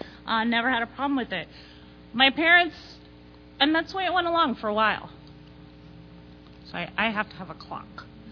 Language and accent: English; Clearwater, Florida, United States; also born or lived in St. Petersburg; I grew up in St. Pete. I grew up in Clearwater, Florida.